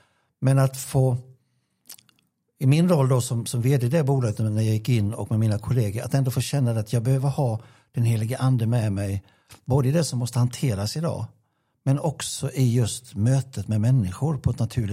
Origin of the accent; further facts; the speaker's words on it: Gnosjö, Jönköping County, Sweden; now in Växjö, Sweden; jag har inte bott här i Växjö så länge, utan jag kommer ju från Gnosjö.